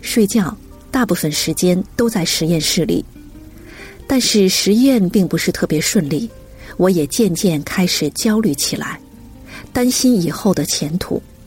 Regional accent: Heilongjiang, China; moved away as an adult; now in United States; 我生在黑龙江的一个小县城，我们那里教育水平比较低，我的英语基础一开始就比别的学生差

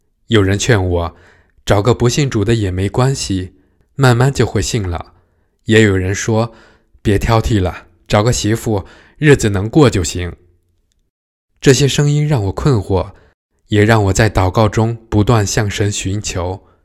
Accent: Kaifeng, Henan, China; 我的家乡在河南开封的农村

